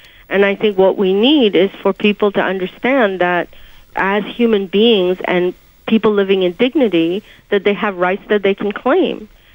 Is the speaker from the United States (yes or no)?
no; Kerala, India; I'm from Kerala.